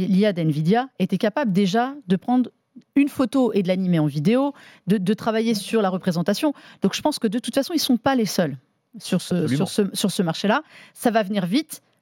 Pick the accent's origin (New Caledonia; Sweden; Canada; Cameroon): Sweden; Nous aussi, on vient de Suède